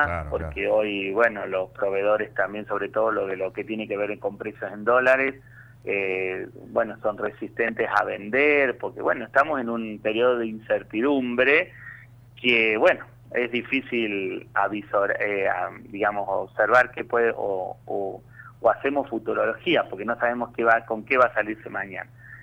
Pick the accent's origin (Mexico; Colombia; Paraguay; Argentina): Argentina; como todo argentino creo que desea la esperanza